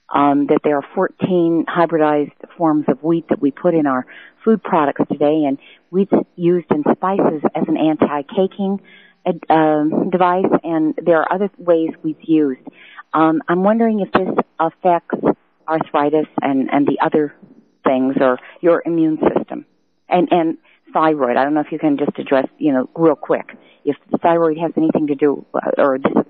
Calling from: Denver, Colorado, United States; I'm calling from Denver.

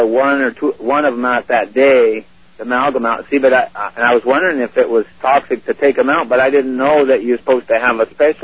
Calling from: Yakima, Washington, United States

